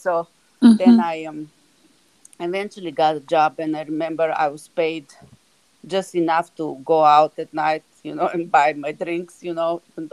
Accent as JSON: {"language": "English", "country": "Serbia", "tie": "born or raised there", "second_language": "English", "moved": "as an adult", "lives_now": "United States", "said": "Yes, I grew up in Yugoslavia that now doesn't exist, and I immigrated to the States when I was 25. I went to college actually, to college in Belgrade."}